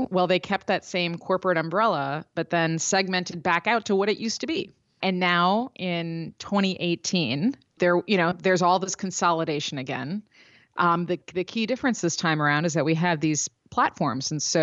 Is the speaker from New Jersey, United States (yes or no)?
no; Chicago, Illinois, United States; like I'm from Chicago. So the Chicago Tribune, you know, and the, what used to be called the Hammond Times had all of these sort of smaller micro editions that would go out to different local communities.